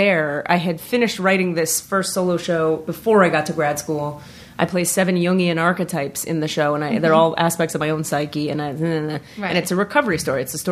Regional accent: Miami, Florida, United States; Miami. Anyway, so I go back to Miami.

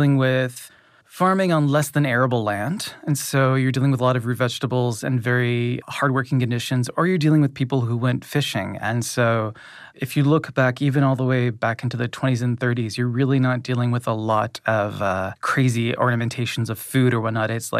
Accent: the Maritimes, Canada; Poutine râpé is when the Acadians came back to what is now the area where I grew up in the Canadian Maritimes.

